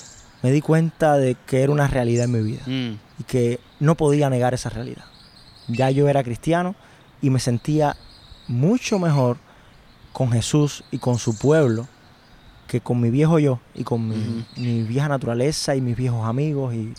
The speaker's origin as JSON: {"language": "Spanish", "town": "Sagua la Grande", "region": "Villa Clara", "country": "Cuba", "tie": "born or raised there", "also_born_or_lived": "Havana", "said": "Soy del municipio de Sagua la Grande, en la provincia de Villa Clara. Y tengo exactamente ahora 27 años. Yo inicialmente viví en Sagua la Grande. Viví en Sagua hasta alrededor de la secundaria"}